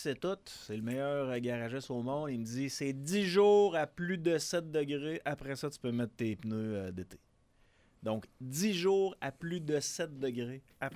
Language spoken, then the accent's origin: French; Quebec, Canada; Moi, je viens de l'Abitibi.